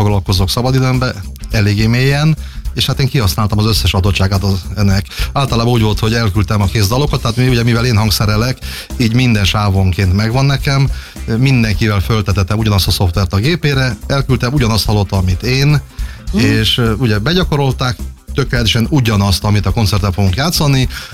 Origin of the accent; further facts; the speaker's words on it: Zakarpattia Oblast, Ukraine; now in Hungary; Annyit tudni kell, hogy én kárpátaljai származású vagyok. Ahogy átjöttem Magyarországra